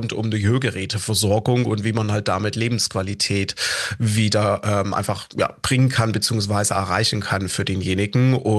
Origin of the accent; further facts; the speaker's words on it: Chemnitz, Saxony, Germany; Angefangen hat meine Ausbildung damals noch in Chemnitz, was quasi ja meine Heimatstadt soweit mit ist.